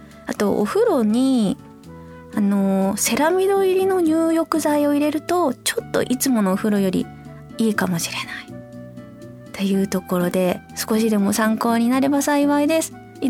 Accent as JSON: {"language": "Japanese", "region": "Tohoku", "country": "Japan", "tie": "born or raised there", "said": "私もすごい気持ち分かって、東北育ちだから乾燥する"}